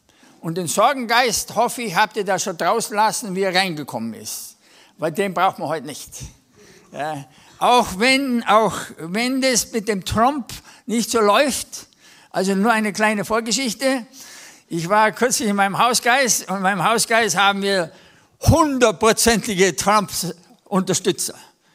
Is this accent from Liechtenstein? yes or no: no; Texas, United States; Ich komme aus Texas.